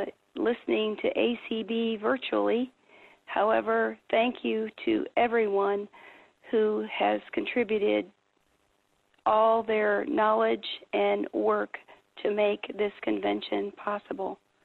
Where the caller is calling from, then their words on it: Ohio, United States; And I come to you from the Buckeye State, of course.